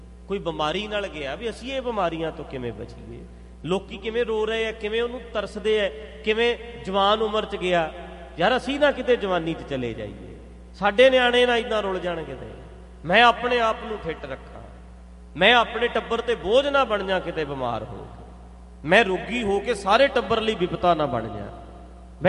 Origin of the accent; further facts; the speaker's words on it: Punjab, India; ਇਹ ਨਹੀਂ ਵੇਖੋ ਅਸੀਂ ਪੰਜਾਬੀ ਹਾਂ